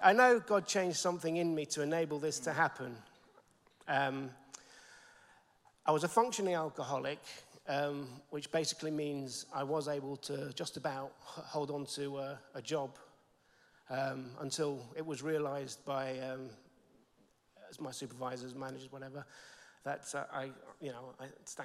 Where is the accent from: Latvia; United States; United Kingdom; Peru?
Peru; I was brought up in Peru, and I was baptized as a baby